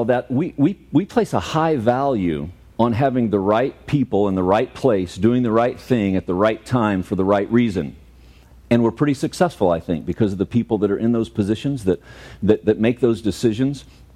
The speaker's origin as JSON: {"language": "English", "town": "Florissant", "region": "Missouri", "country": "United States", "tie": "born or raised there", "said": "He was back home in Florissant, Missouri, which was my hometown."}